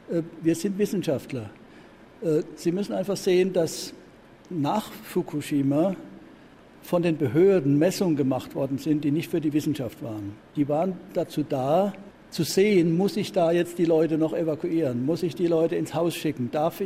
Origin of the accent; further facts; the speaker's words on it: Germany; ich war 2 Jahre lang Vorsitzender als Deutscher.